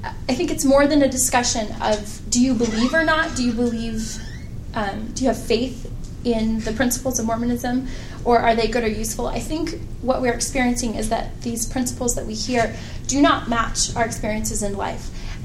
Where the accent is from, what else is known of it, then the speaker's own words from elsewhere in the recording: Utah, United States; moved away as an adult; also born or lived in Seattle / Flagstaff; I was born and raised in Utah County, but at age 19, I moved to Seattle, Washington